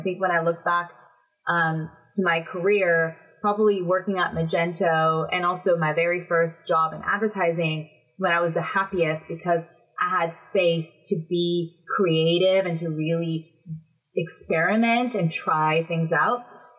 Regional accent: California, United States; accent: North American; moved away as an adult; now in London, United Kingdom; And then I moved over from California. I have a North American accent, but I'm an expat now living in London.

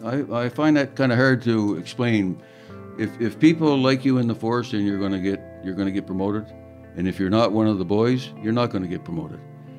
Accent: Moncton, New Brunswick, Canada; I'm originally from Moncton, New Brunswick.

